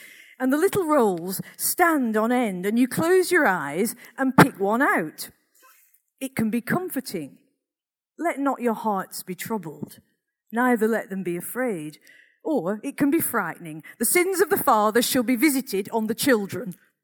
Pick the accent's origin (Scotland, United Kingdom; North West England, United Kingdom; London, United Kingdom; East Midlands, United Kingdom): North West England, United Kingdom; Accrington; how it was growing up in Accrington in the 1960s and 70s in a world that was frankly bonkers.